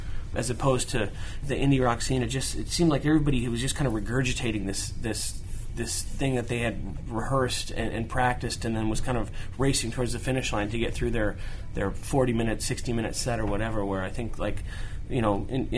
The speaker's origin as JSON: {"language": "English", "region": "Wisconsin", "country": "United States", "tie": "born or raised there", "said": "I had a lot of kids in the neighborhood that I grew up in Wisconsin, in the Midwest, that were a little bit older than me"}